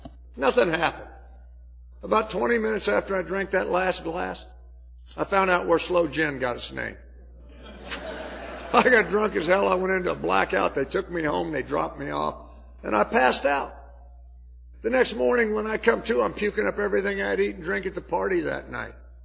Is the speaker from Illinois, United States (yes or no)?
yes; Danville, Illinois, United States; I grew up in the Midwest in Danville, Illinois, and I had that great childhood